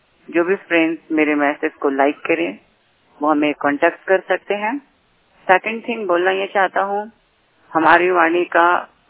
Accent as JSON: {"language": "Hindi", "town": "Gorakhpur", "region": "Uttar Pradesh", "country": "India", "said": "और मैं यूपी गोरखपुर से हूँ"}